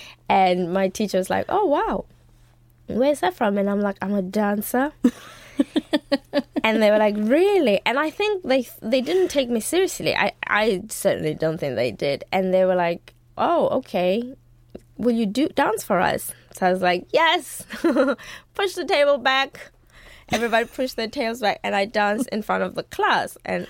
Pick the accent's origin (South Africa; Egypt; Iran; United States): South Africa; Being that we grew up in South Africa